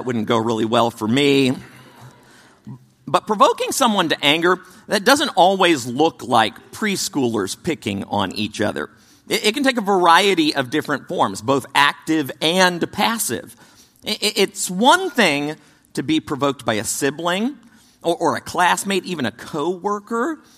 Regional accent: Texas, United States; I grew up in Texas. I'm the oldest of 4 kids.

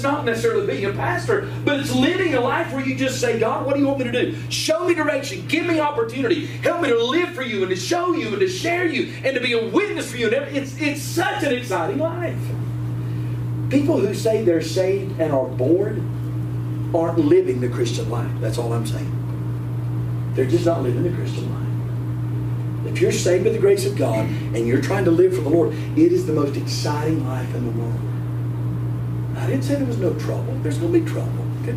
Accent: North Carolina, United States; now in Utah, United States; I said, no, from North Carolina. They said, I knew you was from the South somewhere. I said, yeah.

